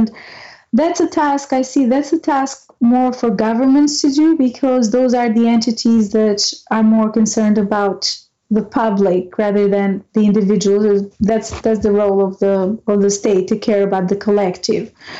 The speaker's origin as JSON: {"language": "English", "country": "Albania", "said": "I'm from Albania originally, and imposed collectivist solutions existed all around Eastern Europe when I was a child"}